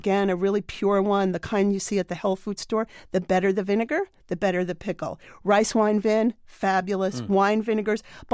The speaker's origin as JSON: {"language": "English", "region": "New York", "country": "United States", "tie": "born or raised there", "said": "You know, I grew up outside of New York City and spent a lot of time in Jewish delis."}